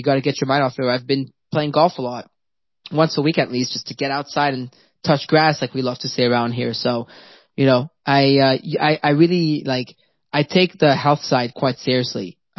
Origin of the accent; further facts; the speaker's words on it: Paris, Île-de-France, France; English is a second language; I mean, I'm French. I was born and raised in Paris. I'm Iranian. I'm born and raised in Paris.